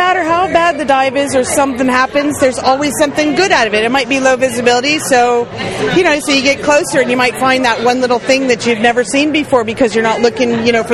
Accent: North Carolina, United States; North Carolina in the mountains.

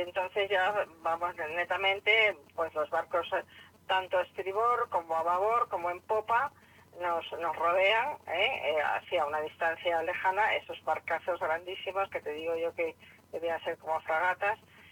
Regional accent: Santander, Cantabria, Spain; Porque yo que soy de Santander, estoy harta de ver barcos de pesca

